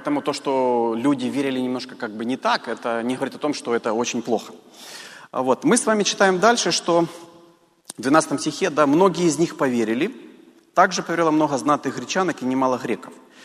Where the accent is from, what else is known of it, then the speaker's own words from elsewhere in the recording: Kherson, Kherson Oblast, Ukraine; born there; я благодарен Богу, что я родился в Херсоне, вот честно. Вот реально, хотя казалось бы, да, ну Херсон, это даже не Киев, даже не Харьков, там не Одесса